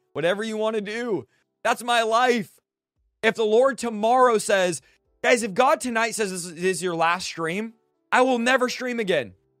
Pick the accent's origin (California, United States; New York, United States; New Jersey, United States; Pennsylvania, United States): California, United States; Manteca; Yeah, from Manteca. Guys, I'm from Manteca, California. And everyone in the chat saying, where's that?